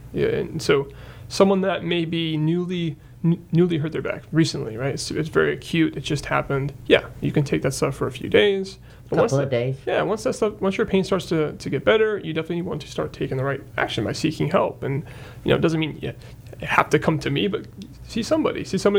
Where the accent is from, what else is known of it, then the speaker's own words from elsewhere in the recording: New Jersey, United States; we joke about this because I'm from New Jersey.